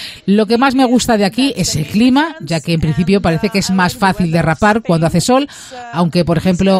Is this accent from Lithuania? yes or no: yes; Lithuania; now in Spain; ya que son muchos aficionados en mi país, Lituania.